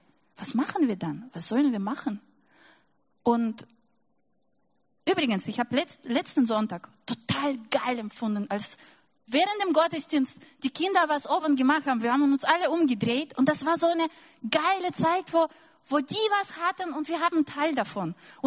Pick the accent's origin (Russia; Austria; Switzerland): Russia; Also für mich als Russin, ich habe erlebt in meiner Kindheit, dass Brot mit Butter und Banane ein Luxus ist.